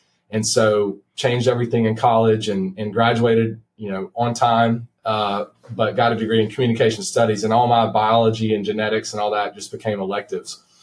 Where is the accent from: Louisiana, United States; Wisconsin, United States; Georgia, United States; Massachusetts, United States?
Louisiana, United States; Monroe; But I came down from Monroe, Louisiana, just a few hours north